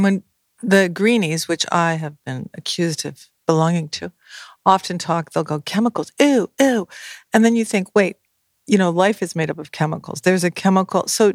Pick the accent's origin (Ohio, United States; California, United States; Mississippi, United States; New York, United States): Ohio, United States; I'm from Ohio, but I never tell anybody.